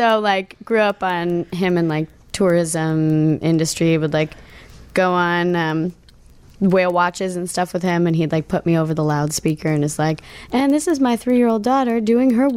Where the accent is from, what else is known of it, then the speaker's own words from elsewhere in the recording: Alaska, United States; born there; I was born in Alaska, but I just moved recently from Seattle.